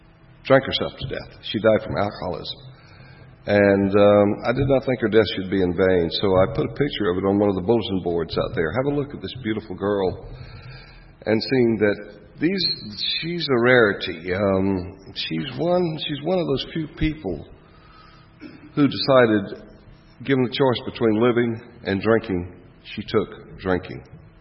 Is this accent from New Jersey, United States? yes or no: no; Phenix City, Alabama, United States; also born or lived in Columbus, Georgia; I was born in Columbus, Georgia, but that was kind of a lie. I was raised across the river for about 17 years in a place called Phenix City, Alabama.